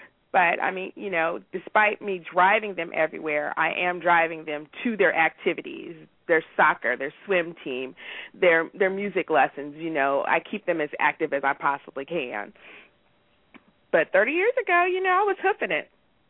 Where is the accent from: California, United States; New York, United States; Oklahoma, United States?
California, United States; San Diego; I didn't grow up in rural Mississippi. I grew up in San Diego, California. I was a mile from the bus.